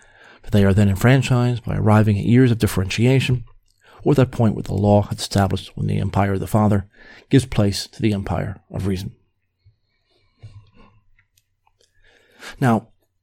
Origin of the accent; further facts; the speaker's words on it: Clark, New Jersey, United States; I'm from Clark, he's from Westfield, but they're right next to each other.